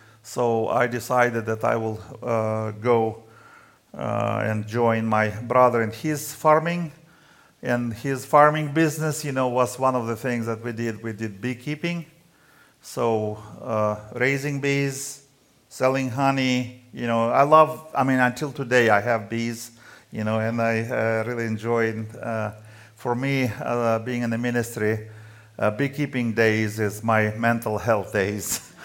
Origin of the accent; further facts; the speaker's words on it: Ukraine; English is a second language; I am from Ukraine. I was born in a former Soviet Union. My mother and father and my grandmother were believers. We were living in a very small village, and I got saved when I was 20.